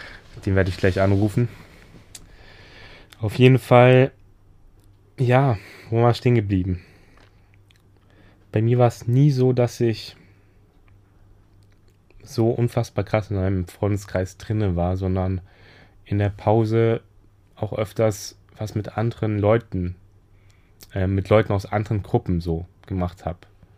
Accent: Hesse, Germany; now in Berlin, Germany; Und deswegen bin ich da nach Berlin, was ja ziemlich weit entfernt ist von meiner Heimatstadt in Hessen. So ungefähr 5 Stunden entfernt ist es schon.

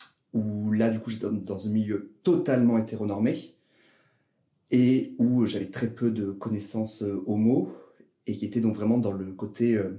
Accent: Toulouse, Occitanie, France; born there; also born or lived in Grenoble; now in Paris, France; Je suis né à Toulouse, dans le sud de la France. Après, j'ai fait quelques études à Grenoble, donc dans le centre. Et après, je suis venu à Paris pour le boulot.

